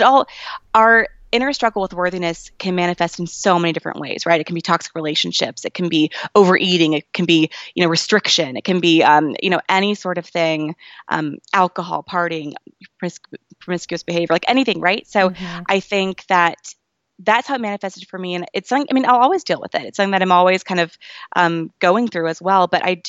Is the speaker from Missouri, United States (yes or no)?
yes; Kansas City, Missouri, United States; I'm from Kansas City. I went to University of Kansas for undergrad, studied positive psychology.